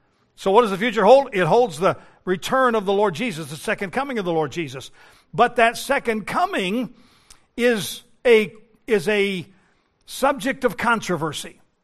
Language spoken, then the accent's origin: English; Colorado, United States; Because I grew up in Colorado and the Rocky Mountains and went to a camp called Camp Idrahaji.